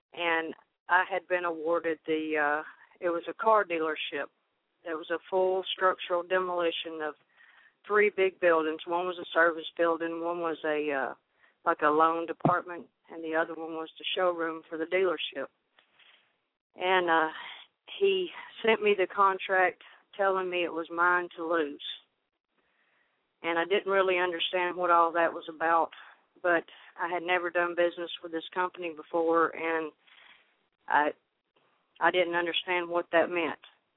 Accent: Cleveland, Georgia, United States; I'm from Cleveland, Georgia.

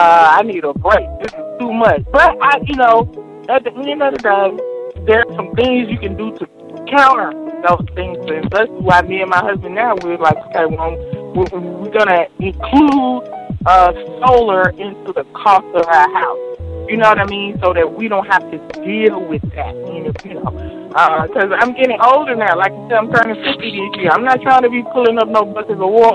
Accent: Mississippi, United States; You know, and I grew up in Mississippi, so I'm used to well. We had well in Mississippi, you know.

